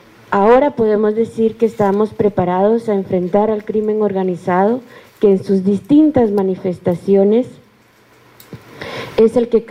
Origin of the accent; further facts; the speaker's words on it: Guatemala; en nombre como ciudadana guatemalteca y como funcionaria pública